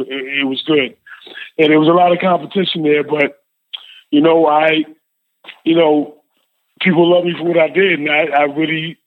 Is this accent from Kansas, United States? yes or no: no; Queens, New York, United States; Well, I'm from Queens, New York, number one. Queens, New York represent.